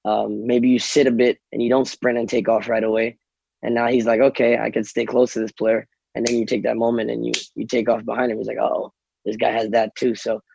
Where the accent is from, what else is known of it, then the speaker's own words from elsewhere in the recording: Harlem, New York, United States; also born or lived in Miami, United States; Well, I grew up, I mean, just by nature, I grew up in Harlem and Miami. So it's two big cities